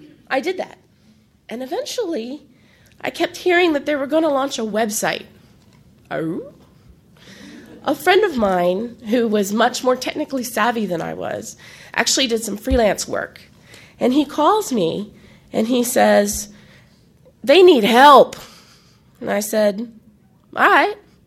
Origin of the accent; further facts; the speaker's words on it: Maryland, United States; And I said, "Well, I'm from Maryland. I'm going to move back to D.C.